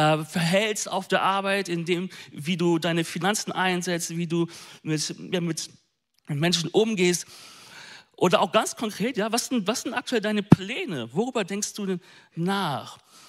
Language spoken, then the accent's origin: German; North Rhine-Westphalia, Germany; Ich bin ein Ostwestfale, okay?